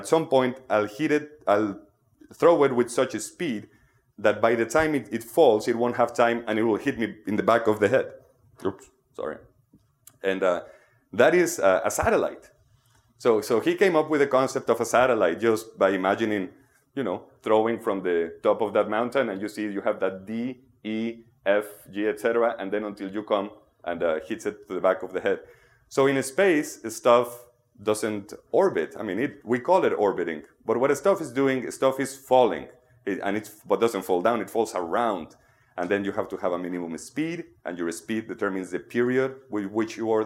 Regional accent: Mexico; English is a second language; I'm from Mexico, so please don't take it on me. It wasn't my fault.

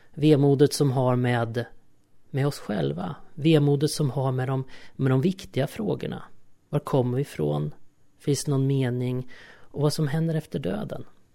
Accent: Örebro, Örebro County, Sweden; Jag kommer ihåg hur jag cyklade mot Gustavsvik i Örebro, där jag är uppvuxen.

